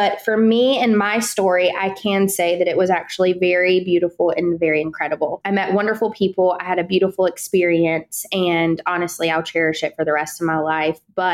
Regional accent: Columbia, South Carolina, United States; so I am from Columbia, South Carolina.

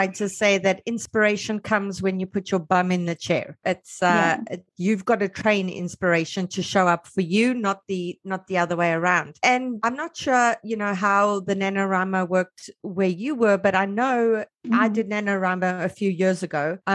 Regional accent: South Africa; Because I'm South African.

